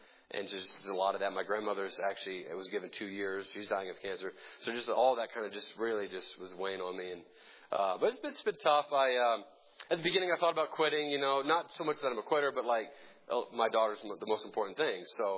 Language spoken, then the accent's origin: English; Pennsylvania, United States; I'm from Pennsylvania. I've shot many times.